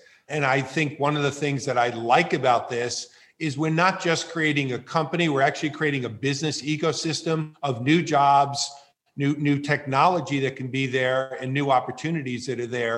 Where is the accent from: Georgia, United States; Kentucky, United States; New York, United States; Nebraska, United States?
New York, United States; Look, I'm a kid from New York.